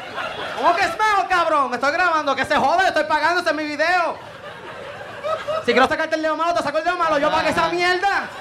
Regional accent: Puerto Rico; Soy de Puerto Rico, voy para allá.

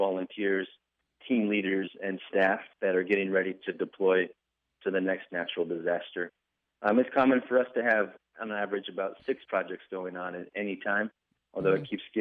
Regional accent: Iowa, United States; I grew up in Iowa and graduated from the University of Iowa mm-hmm. in 2009 in the fall.

